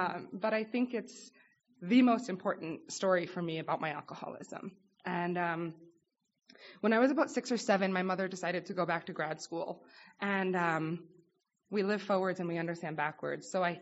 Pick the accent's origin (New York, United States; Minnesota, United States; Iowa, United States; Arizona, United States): New York, United States; New York City; I grew up in New York City.